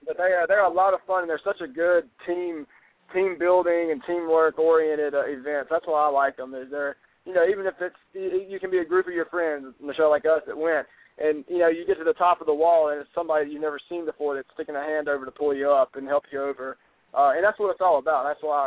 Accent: Mississippi, United States; So I knew that my home state of Mississippi was the best place to get it started.

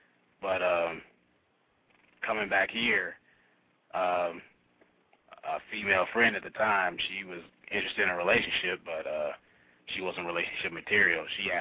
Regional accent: Indianapolis, Indiana, United States; Indianapolis.

